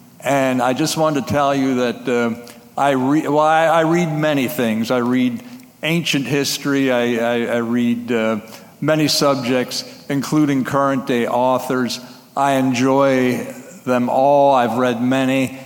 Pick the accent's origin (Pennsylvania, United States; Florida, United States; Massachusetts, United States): Pennsylvania, United States; Lebanon; I'm from Lebanon, Pennsylvania, currently in the process of moving to nearby Myers Town.